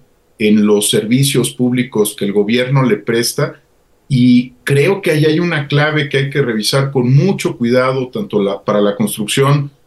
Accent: Mexico; quiénes somos como mexicanos

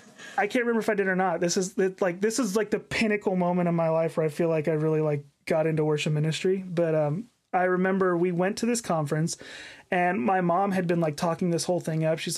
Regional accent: Oklahoma, United States; So I grew up in the church, was born and raised in Oklahoma.

